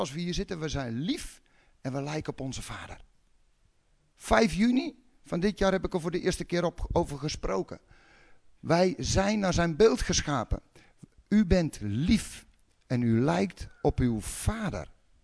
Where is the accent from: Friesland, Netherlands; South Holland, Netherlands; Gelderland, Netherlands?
South Holland, Netherlands; Ik kom uit de polder van de Vijf Herenlanden. Daar heb je veel van die twijgjes.